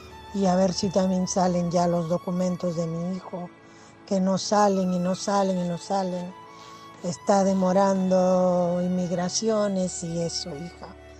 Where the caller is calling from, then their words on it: Cantabria, Spain; de Cantabria.